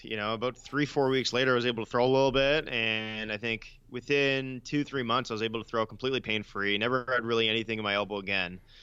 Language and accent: English; Ottawa, Ontario, Canada; So I grew up in Ottawa, which is about a 4-hour drive away from Toronto.